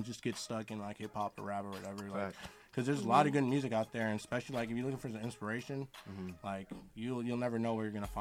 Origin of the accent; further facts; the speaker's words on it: California, United States; Definitely influenced a lot, like early on, like, you know, I'm from the Bay, so you know what I'm saying, like